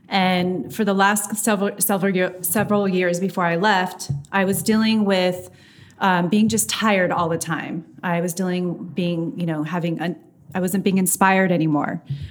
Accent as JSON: {"language": "English", "town": "Los Angeles", "region": "California", "country": "United States", "tie": "born or raised there", "said": "Well, I grew up in the Valley, in the outskirts of downtown LA. And so I did always feel like the odd man out."}